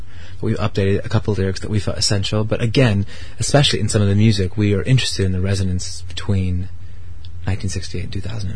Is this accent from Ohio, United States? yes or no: yes; Wadsworth, Ohio, United States; I grew up in Wadsworth, Ohio, which is about 20 minutes from Kent State University